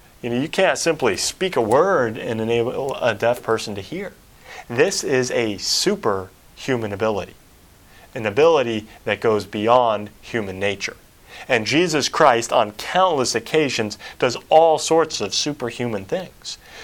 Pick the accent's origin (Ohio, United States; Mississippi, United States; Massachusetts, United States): Ohio, United States; Cincinnati; also born or lived in Columbus / Virginia; And I'm originally from Cincinnati, and I've lived in Columbus for a while. I moved to Virginia, lived a number of years in Virginia